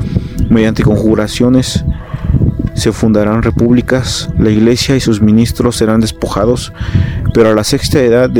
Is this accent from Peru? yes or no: no; Tlalpan, Mexico City, Mexico; Soy de aquí de Tlalpan, en Colonia Hidalgo.